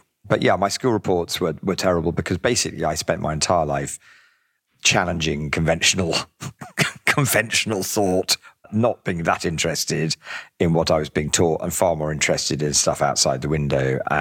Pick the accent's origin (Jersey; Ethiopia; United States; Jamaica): Jersey; I grew up in Jersey in the Channel Islands, which was the most idyllic place